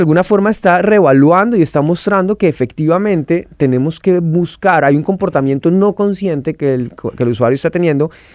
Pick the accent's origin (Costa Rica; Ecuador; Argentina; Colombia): Colombia; Yo vengo, pues soy colombiano